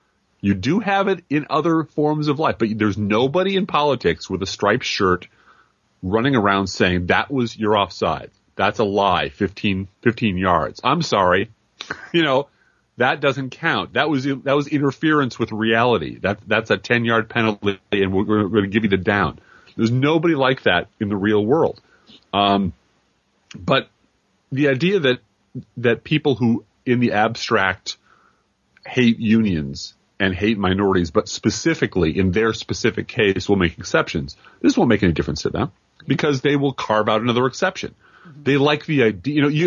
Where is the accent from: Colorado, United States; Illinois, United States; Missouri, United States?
Illinois, United States; Chicago; I'm from Chicago. I love the Bears. I talk like the Bears.